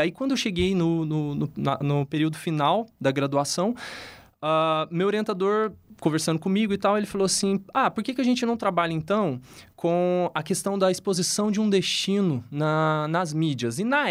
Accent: Uberaba, Minas Gerais, Brazil; Eu sou mineiro da cidade de Uberaba, né?

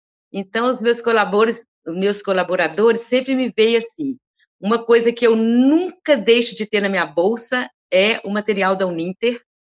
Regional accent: Northeast Region, Brazil; E como eu vim do Nordeste

